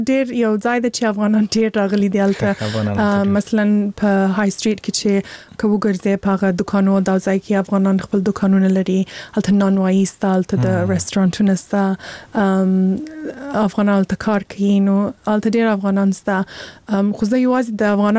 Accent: Afghanistan; born there; ما هر وخت د افغانستان سره ډېر نږدې توب احساس کوی ځکه چې زه په هغه ځای کې پیدا سوی یم صحیح ده چې هلته لوی سوی نه یم هلته مې درس ویلې نه دی خو مور و پلار مې افغانان دي زه خپله افغان یم

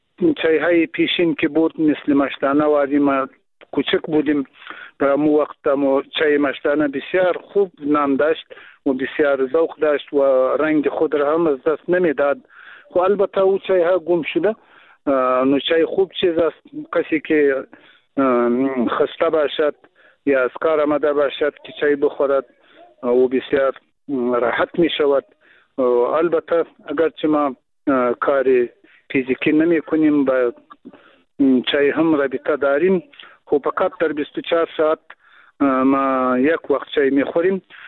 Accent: Afghanistan; first language Pashto; Persian is a second language; البته اگر چی ما هم همون زبان مادری ما پشتو هست و بازم مادری چند گفته میتانیم کم کم اگر اشکال داشته باشد باید معذرت ما را بپذیرین.

